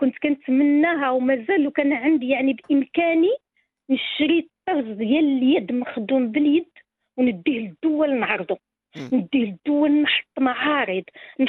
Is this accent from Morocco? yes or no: yes; Morocco; احنا كمغاربة